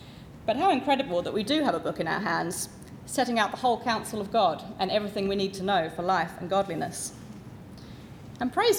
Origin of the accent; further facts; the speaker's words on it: United Kingdom; being British, I am by nature horribly awkward about public displays of emotion